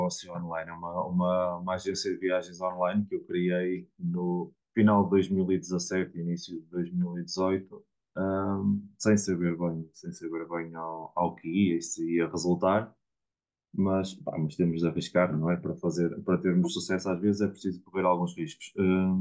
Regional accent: Barroselas, Viana do Castelo, Portugal; Eu também já vivi em Viana, fui criado em Barroselas e neste momento vivo em Barroselas.

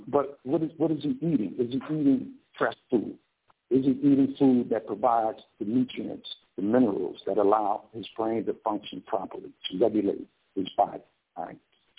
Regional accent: Harlem, New York, United States; also born or lived in South Bronx; I grew up in Harlem, South Bronx, so I don't care any major city that you're at.

